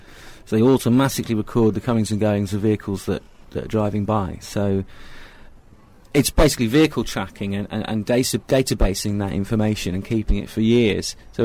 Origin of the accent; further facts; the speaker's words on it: United Kingdom; we, as British public, have totally bought into this idea that this is how we police now, by camera.